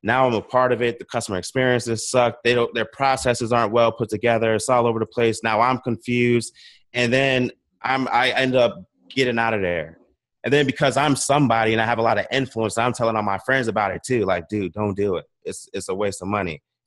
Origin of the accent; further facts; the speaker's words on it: Virginia Beach, Virginia, United States; now in San Diego, United States; So I'm from Virginia Beach, Virginia. I'm currently living in San Diego right now.